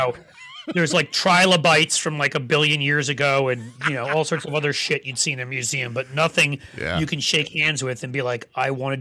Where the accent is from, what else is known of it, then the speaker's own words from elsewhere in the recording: New York City, New York, United States; I grew up, you know, I was a New York City boy growing up.